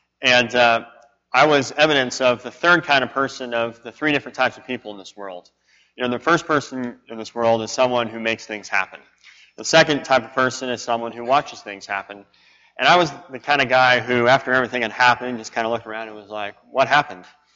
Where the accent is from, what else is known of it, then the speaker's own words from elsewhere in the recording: Egypt; growing up in Egypt, soccer was the sport. They call it football over there.